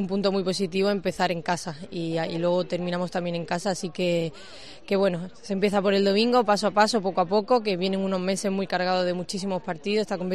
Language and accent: Spanish; Málaga, Andalusia, Spain; Yo como malagueña, el poder estar aquí, disputar esta fase de grupo